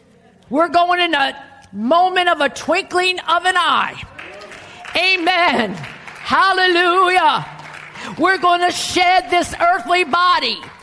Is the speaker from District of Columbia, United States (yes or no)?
no; Baltimore, Maryland, United States; born there; No, I was born in Lutheran Hospital in Baltimore, Maryland, but this is not the land of my birth.